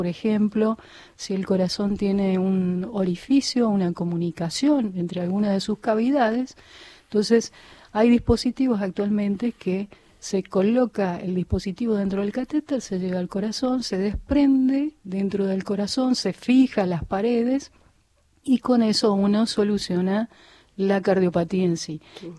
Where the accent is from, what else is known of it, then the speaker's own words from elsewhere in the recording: San Juan, Argentina; born there; now in Buenos Aires, Argentina; Yo nací en San Juan, estudié en Córdoba y hice mis especialidades acá en Buenos Aires.